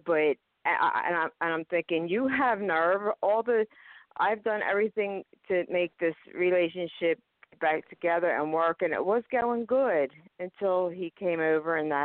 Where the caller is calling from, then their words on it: Pennsylvania, United States; I'm calling from Pennsylvania.